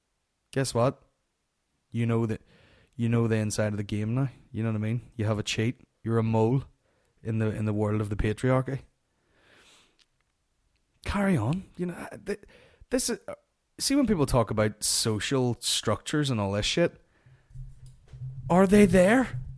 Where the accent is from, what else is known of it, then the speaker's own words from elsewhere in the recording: Ireland; guess what, I'm not white, I'm Irish.